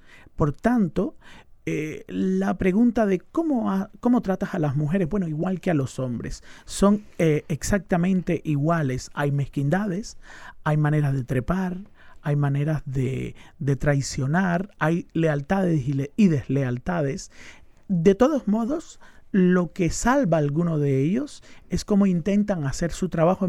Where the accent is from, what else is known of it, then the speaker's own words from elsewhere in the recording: Cuba; moved away; Cuando salí de Cuba y me vi lejos, entonces pude tener una visión de conjunto más interesante